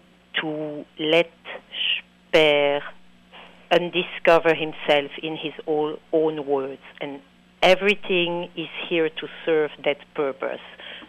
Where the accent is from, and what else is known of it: Antwerp, Flanders, Belgium; born or raised there; first language French; English is a second language